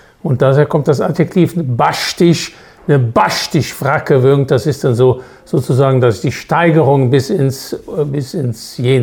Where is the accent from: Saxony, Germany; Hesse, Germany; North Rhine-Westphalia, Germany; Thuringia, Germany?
North Rhine-Westphalia, Germany; Höfen; ich komme aus Höfen bei Monschau, mitten in der Nordeifel.